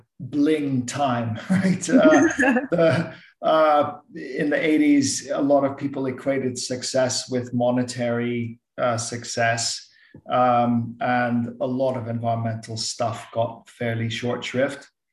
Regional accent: St. Lucia; also born or lived in Costa Rica; I think it was influenced by growing up in St. Lucia and Costa Rica.

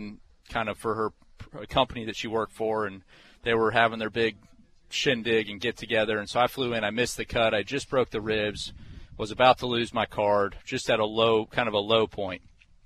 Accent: Columbus, Ohio, United States; Columbus, Ohio.

